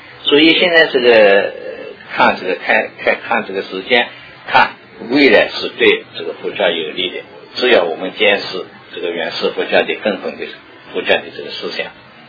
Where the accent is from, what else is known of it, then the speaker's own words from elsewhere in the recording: China; moved away as an adult; now in United States; 我们就是中国人，虽然是换了环境到了这个美国来